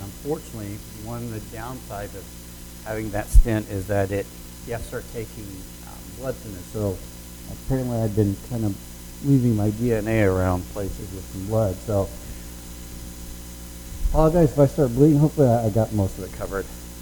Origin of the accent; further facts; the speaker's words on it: Enid, Oklahoma, United States; I was sitting in the balcony of Davis Park Christian Church in a small town I grew up in Enid, Oklahoma.